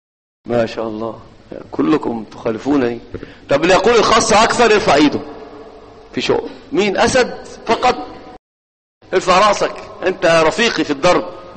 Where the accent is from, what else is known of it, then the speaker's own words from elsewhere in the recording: Egypt; قالوها عندنا في مصر من العامه في المقاهي